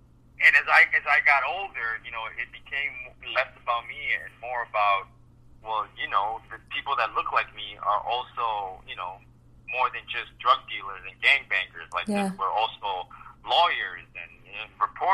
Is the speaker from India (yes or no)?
no; Colombia; Colombian. I was born in Colombia